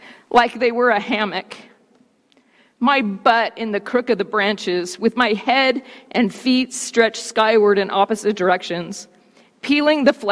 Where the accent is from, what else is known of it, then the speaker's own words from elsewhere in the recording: Sylmar, California, United States; To be more precise, I grew up in Sylmar, a small suburban community so named for the Spanish for the sea of olives that grew there.